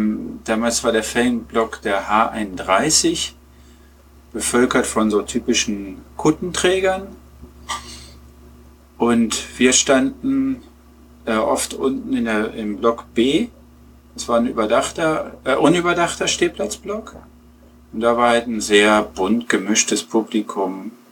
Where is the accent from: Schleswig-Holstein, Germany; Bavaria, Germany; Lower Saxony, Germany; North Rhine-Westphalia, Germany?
Lower Saxony, Germany; Peine; Nee, gar nicht. Ich komme aus Peine. Und da gibt es halt nur zwei Optionen. Entweder man ist Hannover-Fan oder Braunschweig-Fan.